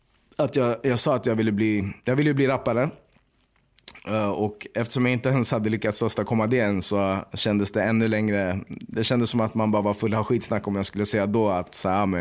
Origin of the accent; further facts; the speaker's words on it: Sweden; fan det är skitsamma vad folk tycker, jag är svensk, eller Swede som brukade säga då